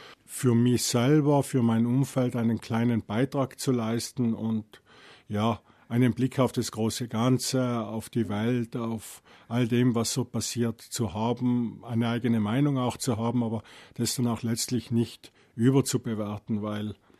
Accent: Trentino-Alto Adige, Italy; ich bin 54 Jahre alt, ich komme aus Südtirol

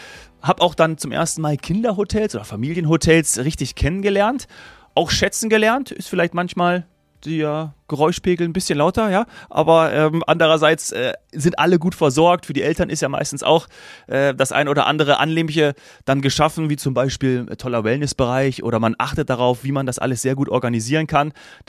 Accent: Munich, Bavaria, Germany; ich komme ja aus München, bei mir hier gerade in Bayern

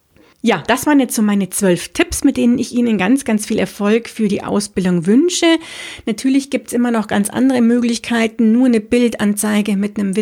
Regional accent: Munich, Bavaria, Germany; bin ich eine Münchnerin, das heißt in München geboren und aufgewachsen. Ich liebe auch diese Stadt, mag sie total gern

